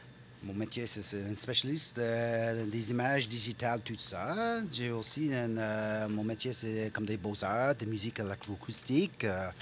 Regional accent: Chéticamp, Nova Scotia, Canada; now in Toronto, Canada; De Nouvelle-Écosse, de l'île de Capreton. Oh. Ça, c'est un village français.

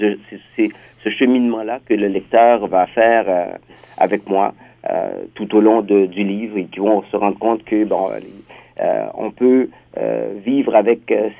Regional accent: Ontario, Canada; Je réside dans la région de Toronto depuis 86, donc je suis franco-ontarien enraciné, devrais-je dire, et donc assez impliqué dans la communauté francophone.

